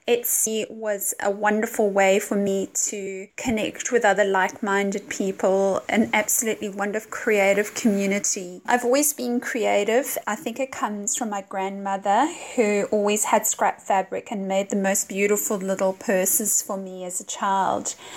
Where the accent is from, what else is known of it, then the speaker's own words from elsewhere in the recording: Zimbabwe; now in Australia; About 10 years ago, we immigrated to Australia from Zimbabwe and I suffered depression.